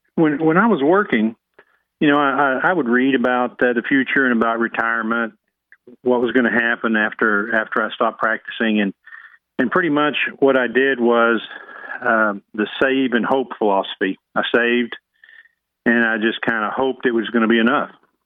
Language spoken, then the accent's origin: English; Dallas, Texas, United States; I'm from Dallas and lived here my entire life